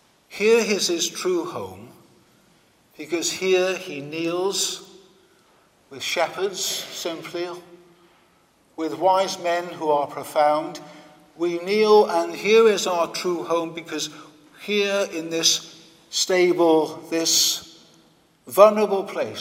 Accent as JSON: {"language": "English", "region": "Wales", "country": "United Kingdom", "tie": "born or raised there", "said": "For me, for example, I was brought up in Wales."}